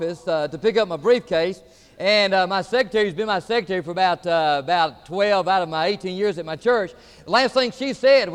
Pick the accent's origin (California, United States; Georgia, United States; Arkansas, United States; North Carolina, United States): Georgia, United States; also born or lived in Florida; And I was born in Florida. I was raised in Georgia, but I talk like I'm from New York City, all right?